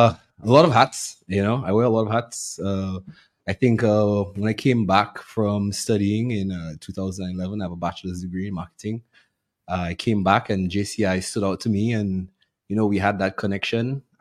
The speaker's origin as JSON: {"language": "English", "town": "Roseau", "region": "Saint George", "country": "Dominica", "tie": "born or raised there", "lives_now": "Stockfarm, Dominica", "said": "But I live in Stockfarm at the moment. Yeah, but right. I'm born and raised in Roseau, Elmore Street."}